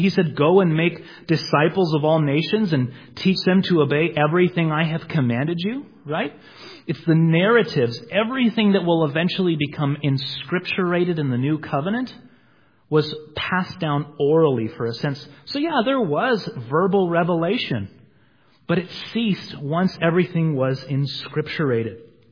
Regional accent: Redlands, California, United States; He's actually from my hometown of Redlands.

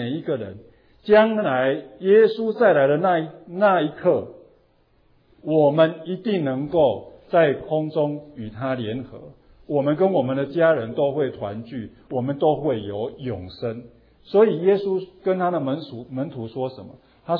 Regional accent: China; 我们中国人大概不会，对不对？

